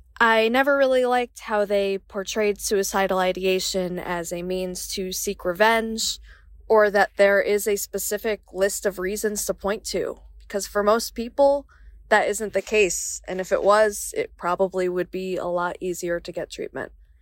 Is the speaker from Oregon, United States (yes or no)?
no; New Haven, Connecticut, United States; I'm from New Haven, Connecticut.